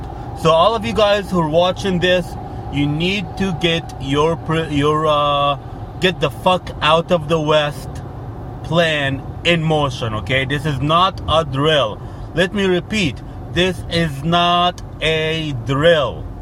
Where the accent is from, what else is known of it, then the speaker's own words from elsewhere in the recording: Egypt; now in United States; as you guys know, I come from Egypt, even though ethnically I'm not one of them.